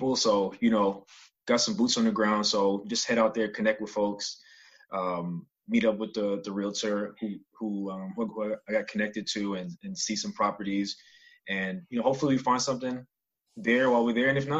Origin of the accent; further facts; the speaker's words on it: New York, United States; so a friend of mine who I grew up with back in New York, we're going to partner together to buy something in Dayton.